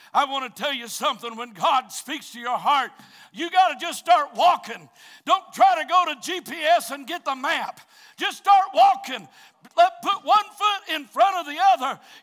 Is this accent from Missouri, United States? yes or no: yes; Branson, Missouri, United States; born there; I was born in Branson, Missouri. But just because my mom and dad had left the road for a little bit so that I could be born